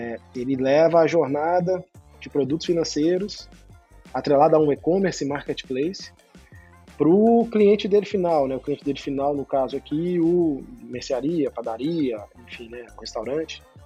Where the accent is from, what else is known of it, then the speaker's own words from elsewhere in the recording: Minas Gerais, Brazil; now in São Paulo, Brazil; Como bom mineiro, né? Frequentava lá o estádio, por mais que mora em São Paulo